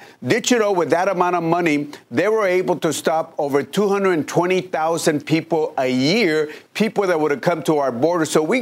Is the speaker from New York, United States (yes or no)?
no; Laredo, Texas, United States; In fact, if you look at Laredo, my hometown, on the border, that murder rate is about 2-3 times lower than Washington, D.C.